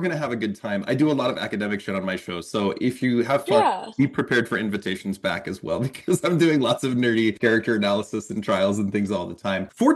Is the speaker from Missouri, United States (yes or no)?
yes; Missouri, United States; I grew up in the Missouri Ozarks in the 1980s, primarily. I was right there in Tom Sawyer country.